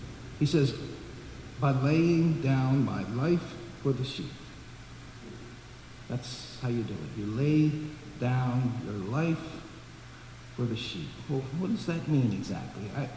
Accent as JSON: {"language": "English", "town": "Baltimore", "region": "Maryland", "country": "United States", "tie": "born or raised there", "lives_now": "Chicago, United States", "said": "Now, when I was growing up in Baltimore, I never met a shepherd. Since I've moved to Chicago, I've never met a shepherd."}